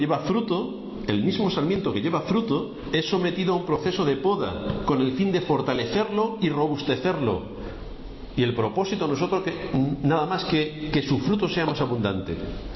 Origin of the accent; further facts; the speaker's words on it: Valdepeñas, Castilla-La Mancha, Spain; born there; porque nací en Valdepeñas, que es la cuna del vino en toda Europa casi y parte del más allá.